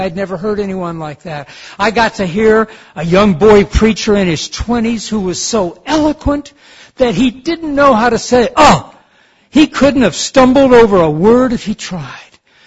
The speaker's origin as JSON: {"language": "English", "town": "Detroit", "region": "Michigan", "country": "United States", "tie": "born or raised there", "also_born_or_lived": "Beamsville, Canada", "said": "sent to Great Lakes Christian High School in Beamsville, Ontario, Canada, which was 5 hours from my hometown in Detroit, Michigan."}